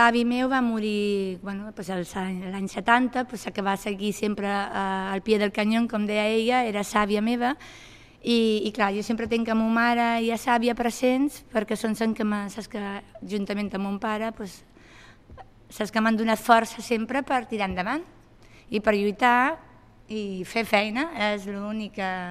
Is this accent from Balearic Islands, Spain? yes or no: yes; Sant Lluís, Balearic Islands, Spain; sempre hem estat a Punta Prima, som de Sant Lluís, però sempre hem estat a Punta Prima